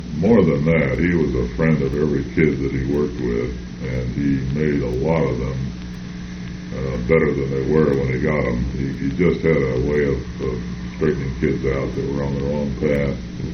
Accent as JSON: {"language": "English", "town": "Oxford", "region": "Ohio", "country": "United States", "tie": "born or raised there", "said": "Oxford was a small town, and Miami at that time was a relatively small university, perhaps 3,000 students when I attended, and somewhat less as I grew up."}